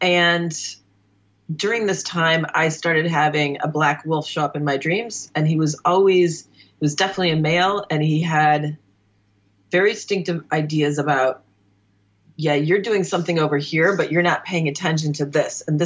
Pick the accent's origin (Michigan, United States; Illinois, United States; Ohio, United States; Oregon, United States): Illinois, United States; I grew up in Northern Illinois. It was very rural at the time.